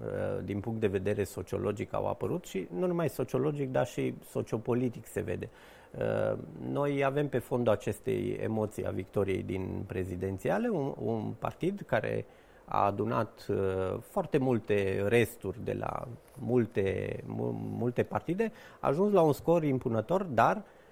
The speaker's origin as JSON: {"language": "Romanian", "country": "Romania", "tie": "born or raised there", "said": "pentru că sunt român, am fost educat în România, am trăit în România, am părinți, toate rudele mele în mare parte sunt în România"}